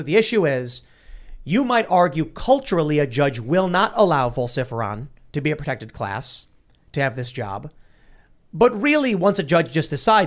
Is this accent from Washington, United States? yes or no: no; Chicago, Illinois, United States; So, my attitude is, growing up in Chicago.